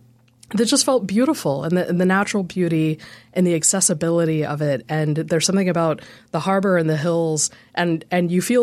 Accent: Texas, United States; also born or lived in Colorado; And I think I will always be a proud Texan. I think that's a trademark of being a Texan, weirdly.

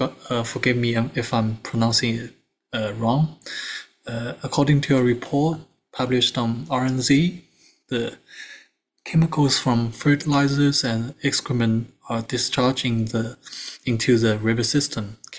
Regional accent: China; and I'm from China.

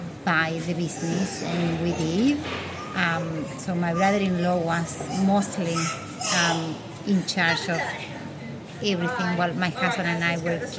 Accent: Argentina; now in New Zealand; I'm from Argentina. I've been in New Zealand for 20 years.

